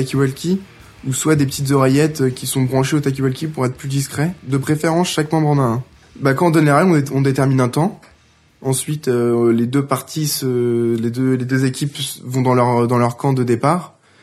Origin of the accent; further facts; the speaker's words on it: Île-de-France, France; j'ai 17 ans, je viens des Yvelines, 78.